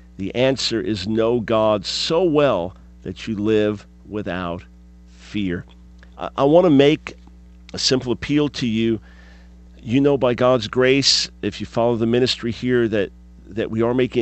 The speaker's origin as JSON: {"language": "English", "region": "New York", "country": "United States", "tie": "born or raised there", "said": "the house where I grew up in Long Island, in front of the synagogue where I was bar mitzvahed"}